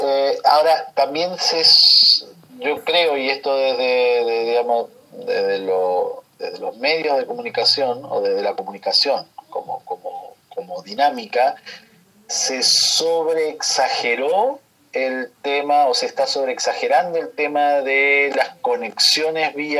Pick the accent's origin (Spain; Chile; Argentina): Argentina; siendo argentino